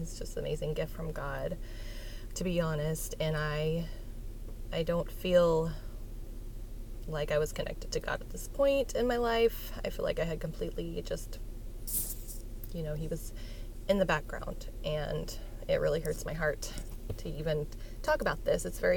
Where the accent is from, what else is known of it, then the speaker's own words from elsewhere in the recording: Tulsa, Oklahoma, United States; I am 36 years old. I am from Tulsa, Oklahoma